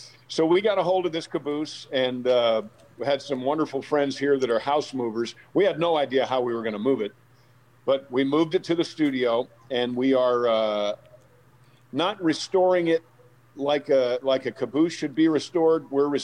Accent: New York, United States; And I'm a recovering Yankee. I'm from New York. I mean, you know, I'm from the sticks of New York, but I'm from, you know, Watkins Glen is the racetrack I knew about.

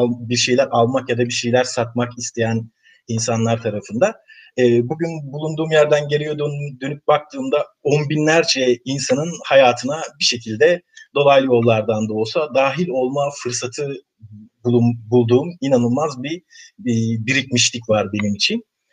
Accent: Sapanca, Sakarya, Turkey; 14 yaşındaki bir çocukken ben Sapancalıyım aslında, Adapazarlı.

